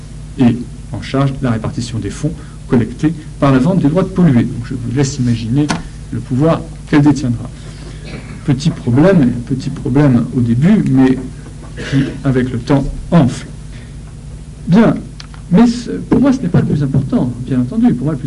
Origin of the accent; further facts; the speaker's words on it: France; mais chez nous en France, on a l'impression qu'il n'y a plus de politique